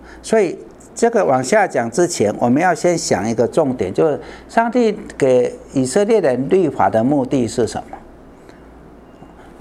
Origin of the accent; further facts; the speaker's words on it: China; 哦，那我们中国人古代也是这个观念嘛，对不对？